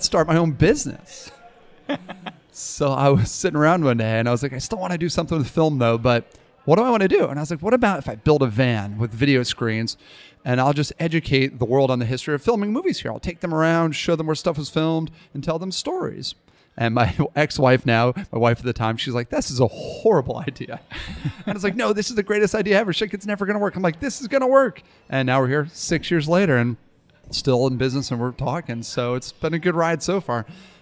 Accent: Connecticut, United States; Growing up in Connecticut in the woods, I had no neighbors. They were like wild turkey and deer and stuff.

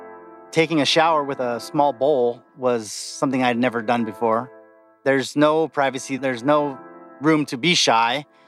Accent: Los Angeles, California, United States; I'm like, "Yeah, I'm an American." He goes, "I grew up in LA." And I'm like, "Whoa, that's crazy, man. I'm from LA too."

